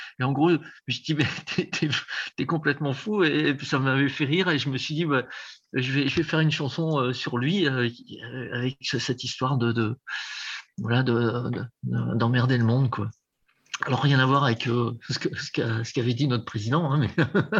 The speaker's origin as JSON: {"language": "French", "town": "Lille", "region": "Hauts-de-France", "country": "France", "said": "je suis originaire de Lille à la base"}